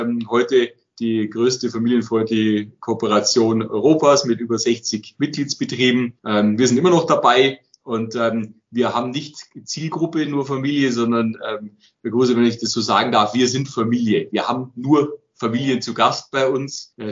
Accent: Bavaria, Germany; Es ist einfach sowas von schön bei uns im Allgäu.

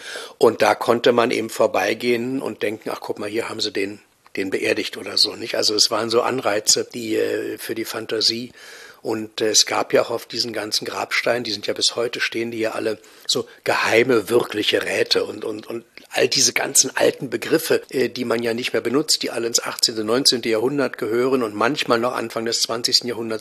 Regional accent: Berlin, Germany; Ich bin groß geworden in der Urbanstraße zum Halleschen Tor hin. In der Gegend bin ich zur Schule gegangen, zum Gymnasium gegangen.

